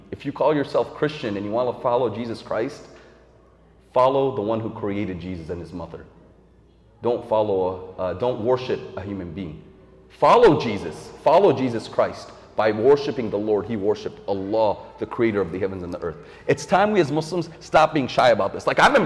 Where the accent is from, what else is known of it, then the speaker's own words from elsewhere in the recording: United States; I mean, I'm an American, we're Americans